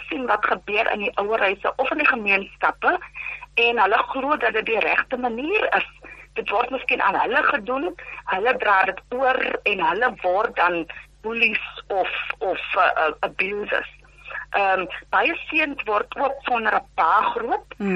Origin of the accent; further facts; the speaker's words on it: Worcester, Western Cape, South Africa; moved away as an adult; now in Pretoria, South Africa; Maar ek is gebore en getoe daar in Woester in die Boland.